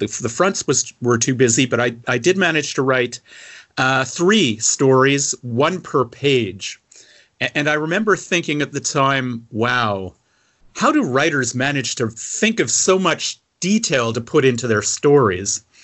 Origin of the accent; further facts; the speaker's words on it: Toronto, Ontario, Canada; Well, so I'm Toronto born and bred.